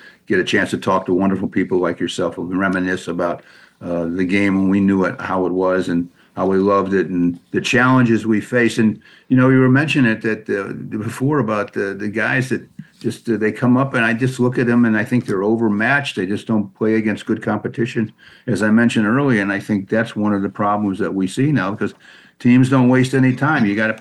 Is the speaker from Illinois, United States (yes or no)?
no; St. Louis, Missouri, United States; But my favorite player was Stan the Man Musial growing up in St. Louis